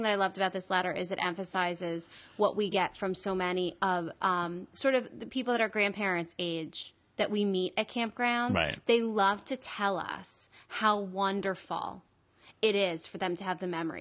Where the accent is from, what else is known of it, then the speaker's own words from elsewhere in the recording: Rhode Island, United States; also born or lived in Connecticut / New Hampshire; now in Florida, United States; I grew up in New England, Rhode Island, and Connecticut area and lived in New Hampshire for 10 years before moving to Florida.